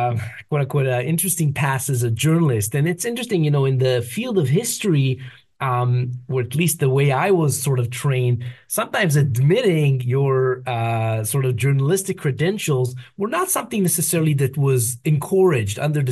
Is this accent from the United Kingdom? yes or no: no; Israel; I was growing up in Israel